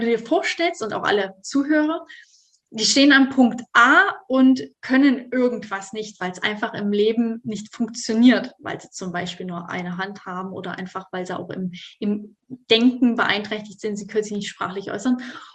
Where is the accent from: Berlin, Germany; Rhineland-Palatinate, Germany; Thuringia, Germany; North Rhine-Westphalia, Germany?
Thuringia, Germany; now in Stuttgart, Germany; ich bin ja eigentlich ursprünglich aus Thüringen, habe ich dort noch gewohnt und bin dann zu meiner Freundin runter nach Stuttgart gezogen.